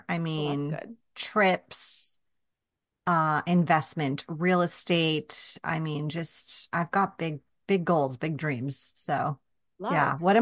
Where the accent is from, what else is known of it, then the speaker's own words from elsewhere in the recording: New York, United States; I'm from Long Island, as you know, and I became a mom there in 2013